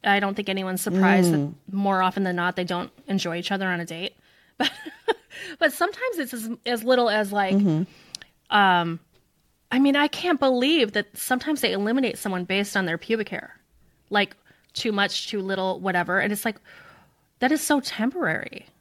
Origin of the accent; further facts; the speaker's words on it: United States; And also, like, as an American, like, we're kind of prude people.